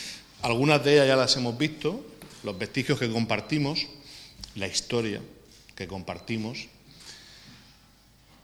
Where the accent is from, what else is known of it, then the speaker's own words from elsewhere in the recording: Santomera, Region of Murcia, Spain; llevando el nombre de mi pueblo y dejando ese marchamo pues de calidad y de alegría